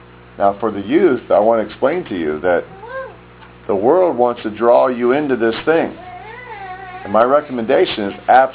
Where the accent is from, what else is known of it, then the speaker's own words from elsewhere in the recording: Ireland; I'm Irish, and the Irish are very weak to getting drunk.